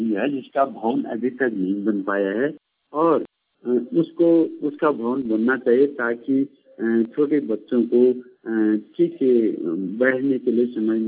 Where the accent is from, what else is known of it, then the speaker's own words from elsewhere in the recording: Busail, Uttarakhand, India; दूसरी समस्या हमारे ग्राम सभा बुसैल की ये है कि